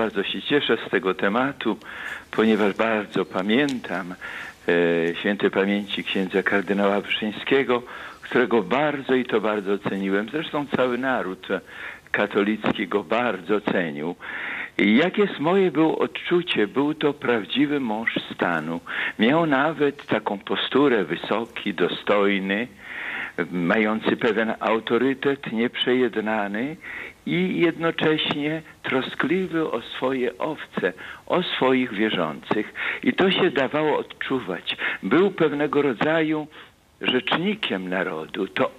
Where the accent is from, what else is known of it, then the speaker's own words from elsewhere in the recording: Augustów, Podlaskie Voivodeship, Poland; I pamiętam go bardzo dobrze, jako że pochodzę z Augustowa.